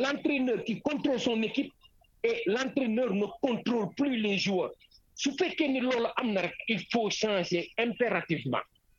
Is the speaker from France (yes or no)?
no; United States; French is a second language; Moi, je suis un Américain. Nous, les Américains, c'est le résultat qui incombe.